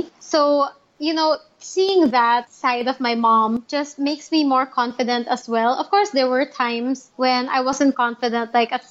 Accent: Philippines; I'm actually Filipino. I'm also married to another Filipino. I've been here in the Philippines my whole life. I've lived here since forever.

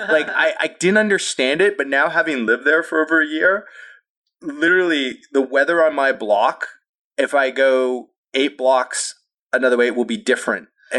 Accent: Toronto, Ontario, Canada; moved away as an adult; now in United States; since I moved to the Bay Area, let's see, it was a year ago, February. So February of 2015, and I come from Toronto, Canada originally.

